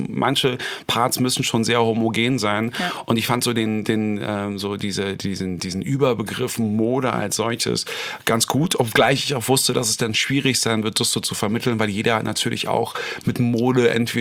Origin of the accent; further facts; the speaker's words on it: Berlin, Germany; für mich als Berliner